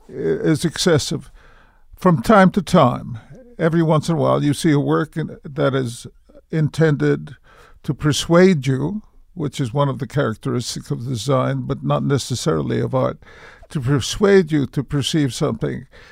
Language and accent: English; New York City, New York, United States; And growing up in New York simply meant having more accessible to me as ideas and influence